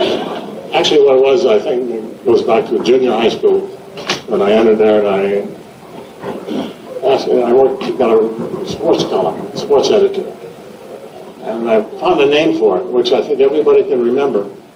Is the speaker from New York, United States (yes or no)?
yes; Binghamton, New York, United States; also born or lived in Oxford; Where did I grow up? In Binghamton, New York. I left Oxford when I was only 3 years old